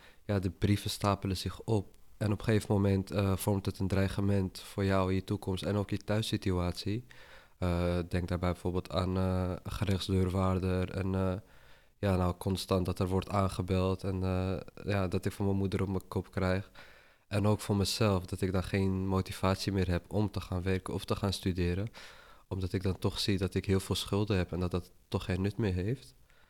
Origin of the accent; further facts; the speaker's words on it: Amsterdam, North Holland, Netherlands; Ik ben 21 jaar oud. Ik kom uit Amsterdam. Ik ben opgegroeid in Amsterdam-Zuid.